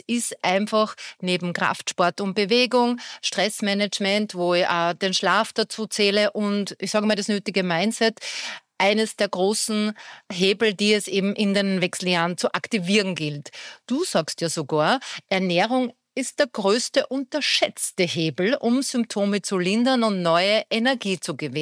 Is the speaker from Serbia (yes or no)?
no; Austria; sagt man bei uns in Österreich